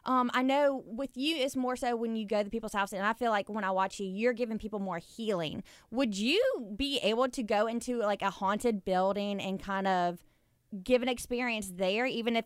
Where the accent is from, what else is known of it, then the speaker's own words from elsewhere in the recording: Louisiana, United States; Because I always try to pronounce it, and I'm from Louisiana, and so we have a different accent over here.